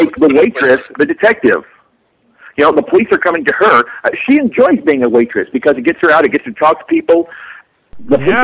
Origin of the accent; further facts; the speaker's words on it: Chicago, Illinois, United States; Actually, to me, the reason why I said Chicago is, being a Chicagoan